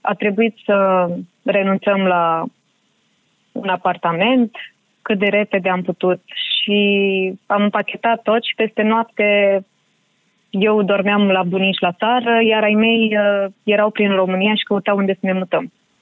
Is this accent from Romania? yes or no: no; Moldova; born there; accent: Moldovan; Și eu când m-am născut în 91 în Republică încă era administrația rusească. Și atunci ei m-au scris prima dată în certificatul de naștere